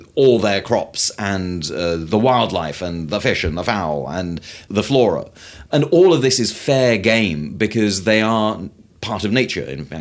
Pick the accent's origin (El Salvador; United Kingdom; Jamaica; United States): United Kingdom; I'm British